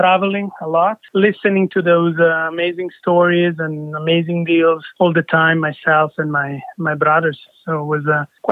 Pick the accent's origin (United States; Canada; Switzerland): Switzerland; Ticino; We grew up in the Italian part of Switzerland, the southern part.